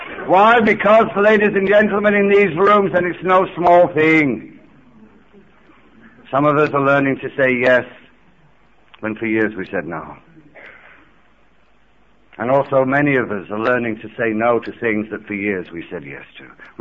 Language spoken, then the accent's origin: English; England, United Kingdom; Just for you to know that I'm from England, I'm not from Ohio.